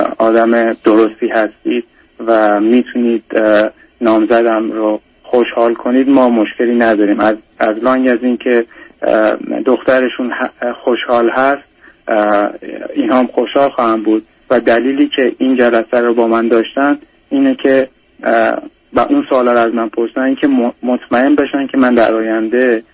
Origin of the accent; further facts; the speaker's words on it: Iran; من از ایران هستم و دقیقا نمیدونستن که چه من عرب هستم یا فارس هستم.